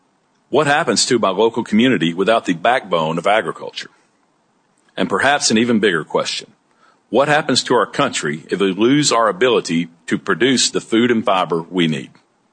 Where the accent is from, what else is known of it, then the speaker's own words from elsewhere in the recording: Marianna, Arkansas, United States; from Mariana, Arkansas. My wife, Kristen, and I farm 9,200 acres of cotton, corn, soybeans, and rice. I'm blessed to farm in the Arkansas Delta